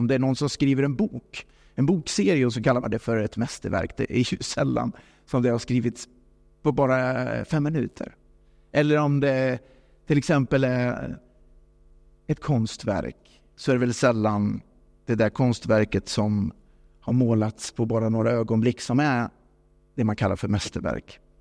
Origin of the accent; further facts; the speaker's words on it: Lidköping, Västra Götaland County, Sweden; Och han bor kvar i Lidköping där jag växte upp.